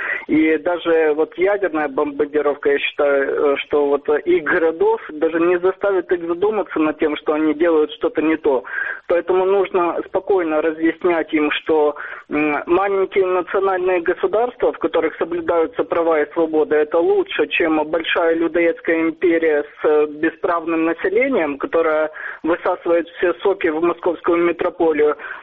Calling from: Odesa, Odesa Oblast, Ukraine; Здравствуйте

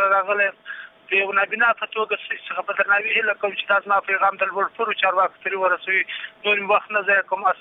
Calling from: Kandahar, Afghanistan; زه د کندهار ولایت څخه یو تن

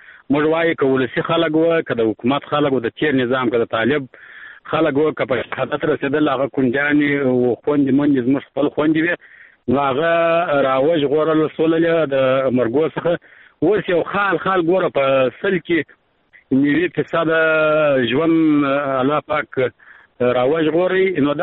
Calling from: Arghandab, Kandahar, Afghanistan; لکندار ولایت ارغنده ولسوالۍ سره د ټلیفون په کار شم خورې

